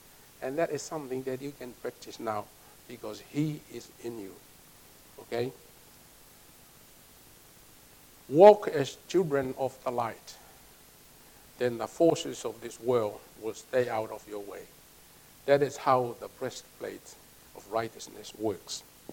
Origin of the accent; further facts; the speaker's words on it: Tonga; Now, I come from Tonga. We have a king.